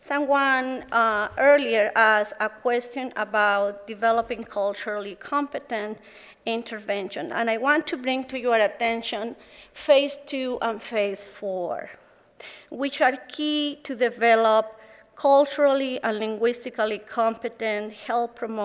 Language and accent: English; Chile; English is a second language; I'm happy to say that I'm from Chile, born and raised in Chile